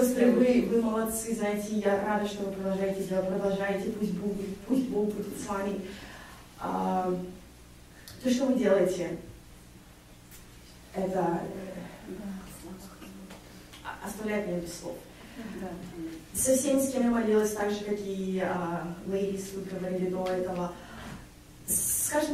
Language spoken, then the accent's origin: Russian; Kazakhstan; now in Calgary, Canada; я из Калгари, Канады, вообще родом из Казахстана.